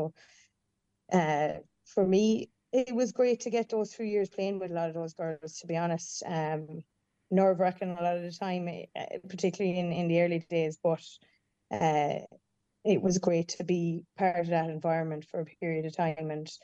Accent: Moneygall, Offaly, Ireland; Say I grew up there in Moneycall

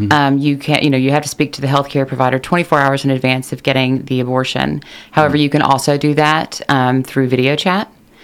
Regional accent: Lexington, Kentucky, United States; I am right here from Lexington, Kentucky.

